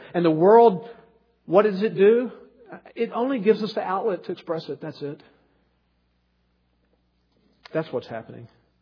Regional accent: the South, United States; Before I moved into foreign missions on the West Coast, I was raised in the South.

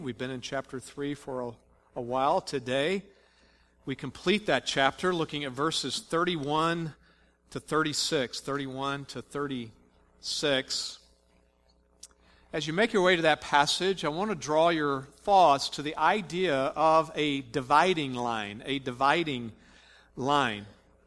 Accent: Texas, United States; Well, I grew up in Texas, and there's another example of a dividing line that I can give you. When you grow up in Texas, first of all, you grow up very proud and arrogant that you're from Texas.

